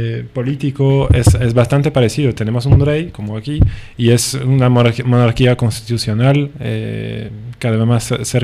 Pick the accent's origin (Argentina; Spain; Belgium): Belgium; Brussels, Brussels-Capital Region; Soy de Bruselas, porque también hay otra parte que realmente es la parte más conflictiva